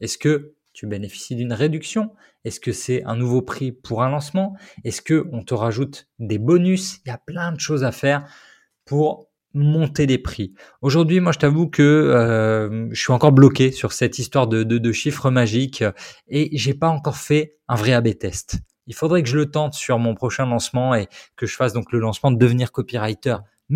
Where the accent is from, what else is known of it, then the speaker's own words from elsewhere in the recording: France; on est français